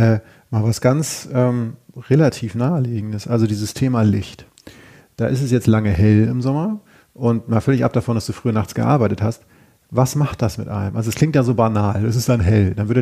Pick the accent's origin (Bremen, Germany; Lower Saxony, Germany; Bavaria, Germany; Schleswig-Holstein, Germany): Schleswig-Holstein, Germany; ich stamme aus Schleswig-Holstein.